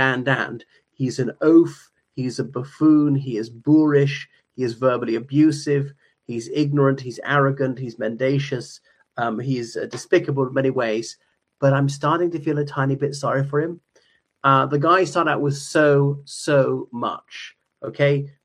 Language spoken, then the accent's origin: English; Ireland; from Ireland.